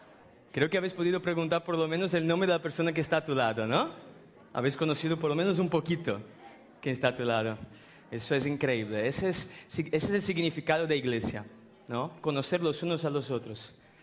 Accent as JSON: {"language": "Spanish", "country": "Brazil", "second_language": "Spanish", "said": "Yo soy de Brasil"}